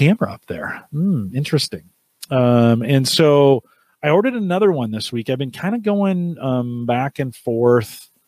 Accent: California, United States; So we're at the county fair, Santa Clara County Fair. I grew up in California.

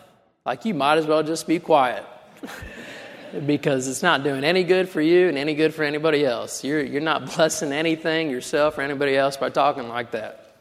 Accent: Oklahoma, United States; I'm not a Mississippi State fan. I'm from Oklahoma. That's

